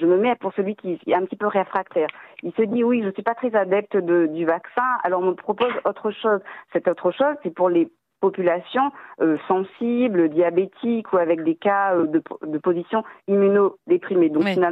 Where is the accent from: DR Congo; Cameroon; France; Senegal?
France; Réunion; lorsque je parle créole, puisque je suis réunionnaise